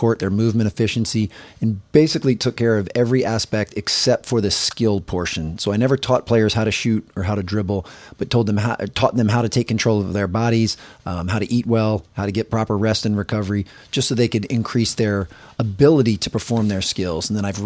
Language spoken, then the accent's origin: English; East Coast, United States; Oh, I mean, born and raised on the East Coast, probably not going anywhere till my kids grow up, but I love the West Coast.